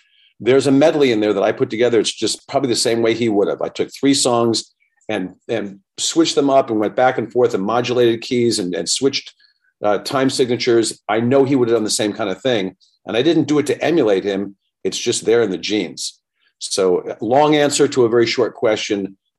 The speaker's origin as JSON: {"language": "English", "region": "New York", "country": "United States", "tie": "born or raised there", "said": "growing up in New York at that time"}